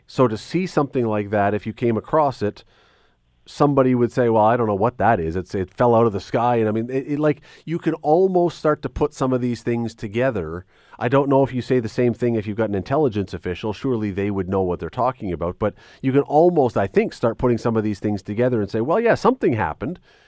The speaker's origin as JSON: {"language": "English", "town": "Toronto", "region": "Ontario", "country": "Canada", "tie": "born or raised there", "said": "And as I've said a few times, I grew up in Toronto, as a young kid."}